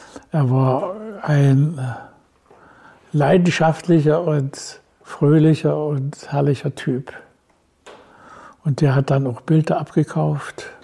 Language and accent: German; Dresden, Saxony, Germany; ich bin ja in Dresden geboren, aber ich habe ja also wirklich sehr lange in Dresden gelebt.